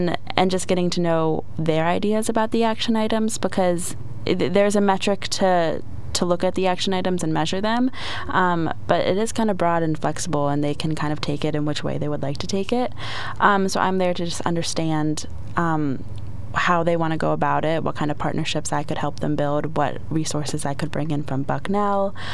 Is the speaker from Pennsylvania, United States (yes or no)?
yes; Pennsylvania, United States; I'm originally from Pennsylvania, so this is kind of a way to get to understand and know my state a little bit more.